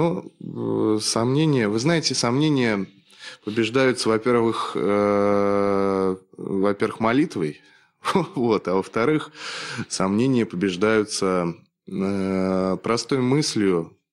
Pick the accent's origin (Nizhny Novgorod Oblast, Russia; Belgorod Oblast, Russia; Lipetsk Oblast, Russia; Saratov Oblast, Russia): Nizhny Novgorod Oblast, Russia; Nizhny Novgorod; born there; now in Saint Petersburg, Russia; Я родился в Нижнем Новгороде, живу в Питере 4 года, чему, в общем-то, очень рад.